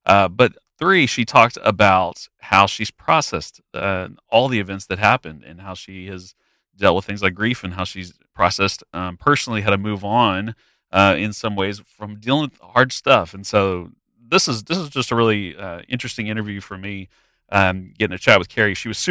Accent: Dallas, Texas, United States; I'm from Dallas, so our scenery is very different.

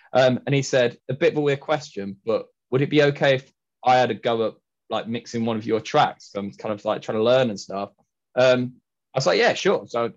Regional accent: Derby, East Midlands, United Kingdom; Which I grew up in Derby, which is just next to Nottingham

